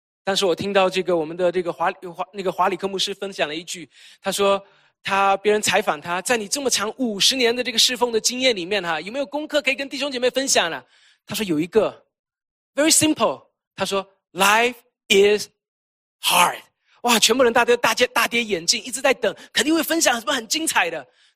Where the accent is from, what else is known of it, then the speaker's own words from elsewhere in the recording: China; now in United States; 所以说我们每一个人当来到美国，多多少少带着这个美国梦的时候，我们中国人讲五子登科